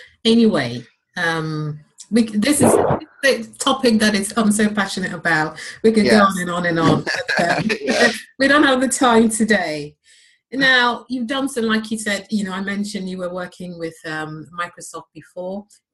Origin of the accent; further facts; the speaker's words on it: Ghana; I'm from Ghana.